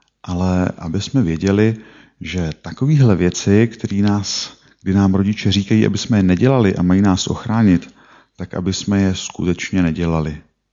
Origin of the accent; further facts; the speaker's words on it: Trutnov, Hradec Králové Region, Czechia; Tehdy u nás v Trutnově, kde jsem vyrůstal